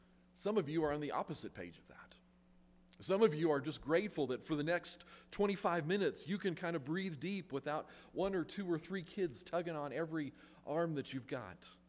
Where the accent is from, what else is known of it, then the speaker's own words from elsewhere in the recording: Salt Lake City, Utah, United States; I'm from Salt Lake, and we don't have alligators for fish in Utah.